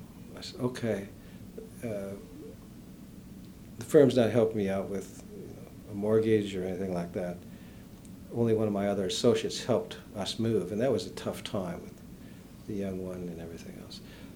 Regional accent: Tomah, Wisconsin, United States; growing up in Tolma, 60 miles away

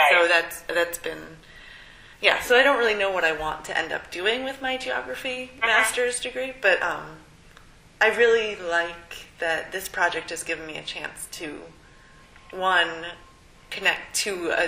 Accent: Maine, United States; Oh, who knows? No. I grew up in Maine.

